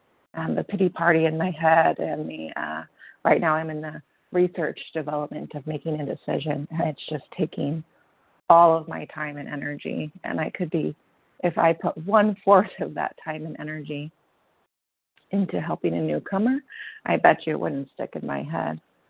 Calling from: San Diego, California, United States; from San Diego, California, recovered compulsive overeater.

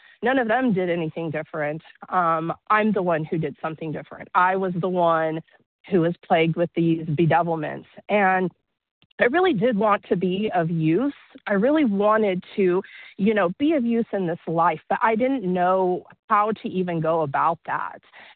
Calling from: Lodi, California, United States; I'm calling from Lodi, California.

